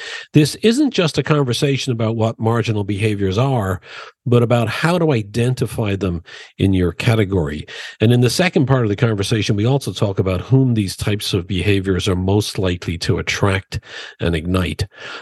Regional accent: Dublin, Leinster, Ireland; I grew up in Dublin, and I'm so proud of all that Ireland has become

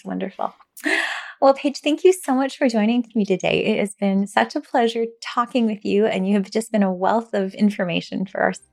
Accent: Canada; because I'm Canadian.

